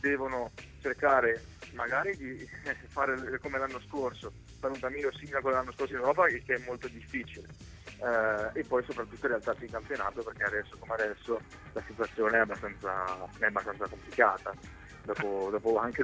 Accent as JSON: {"language": "Italian", "town": "Cremona", "region": "Lombardy", "country": "Italy", "said": "Io non l'ho vissuta in maniera diretta, perché poi lo sai che sono di Cremona, quindi questa cosa non è capitata"}